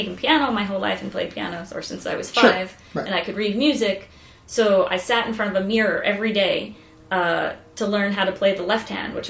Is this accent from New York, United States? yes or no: yes; East Patchogue, New York, United States; All right. So I grew up in East Patchogue.